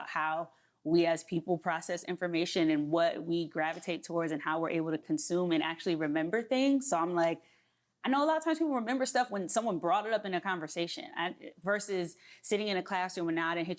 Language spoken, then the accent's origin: English; New Jersey, United States; I was in my hometown in Jersey. I went to the library that I used to go to as a kid every single day